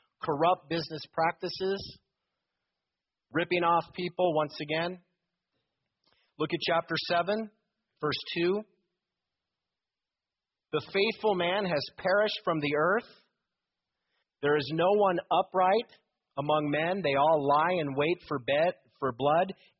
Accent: United States; I'm an American

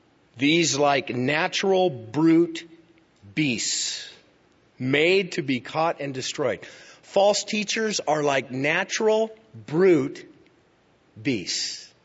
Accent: Albuquerque, New Mexico, United States; When I was growing up in Albuquerque, I was a part of Calvary Chapel of Albuquerque, wonderful church.

